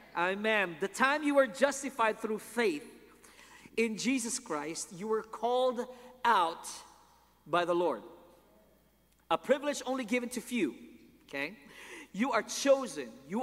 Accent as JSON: {"language": "English", "country": "Philippines", "lives_now": "United States", "said": "The problem with Americans today, I'm Filipino, so I can say this."}